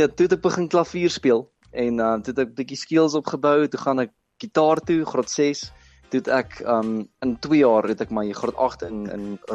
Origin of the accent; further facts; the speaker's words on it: Alberton, Gauteng, South Africa; ek is nog altyd van Alberton af, ek is gebore, ek gaan nog 'n klein rukkie wees, gaan ek Pretoria toe skiet